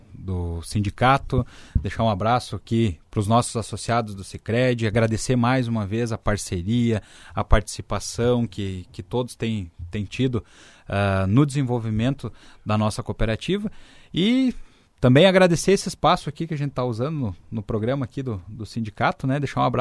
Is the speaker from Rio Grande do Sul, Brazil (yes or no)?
yes; Muitos Capões, Rio Grande do Sul, Brazil; Eu vim lá de Muitos Capões